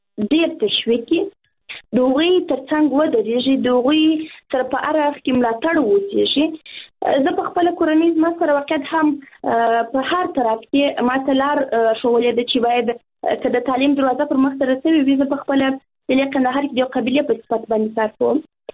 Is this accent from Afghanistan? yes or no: yes; Kandahar, Afghanistan; من از کندهار